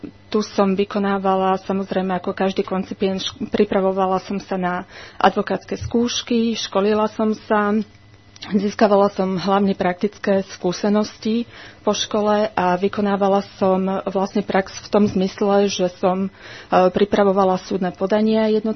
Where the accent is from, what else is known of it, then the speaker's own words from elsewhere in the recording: Nové Zámky, Nitra Region, Slovakia; Ja pochádzam z Nových Zámkov, mám tam rodinu známych.